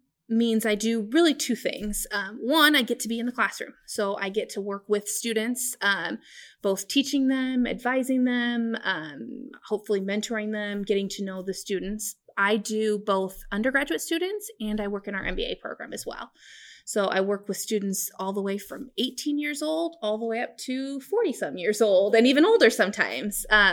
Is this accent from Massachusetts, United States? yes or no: no; Lincoln, Nebraska, United States; I'm actually from Lincoln, born and raised. So I went to school here, born in Lincoln, went all the way to school here